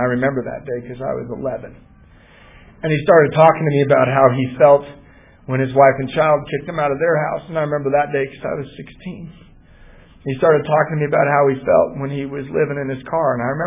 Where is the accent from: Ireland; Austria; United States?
Ireland; No hard feelings, right? We're Irish, and this is how it is.